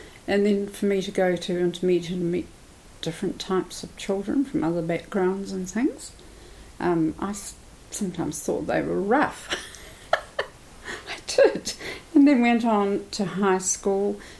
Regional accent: Palmerston North, Manawatū-Whanganui, New Zealand; I grew up in Palmerston North and went to school there

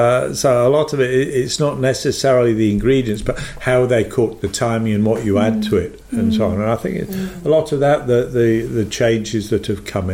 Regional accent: England, United Kingdom; but I remember growing up in England as well

